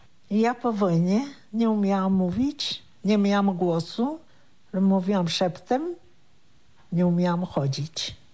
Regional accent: Tarnowskie Góry, Silesian Voivodeship, Poland; born there; Ja się urodziłam w ogóle w Tarnowskich Górach w 1936 roku, także teraz mam 82 lata.

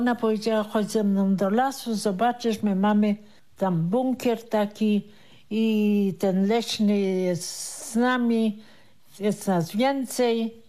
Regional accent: Tarnowskie Góry, Silesian Voivodeship, Poland; born there; Ja się urodziłam w ogóle w Tarnowskich Górach w 1936 roku, także teraz mam 82 lata.

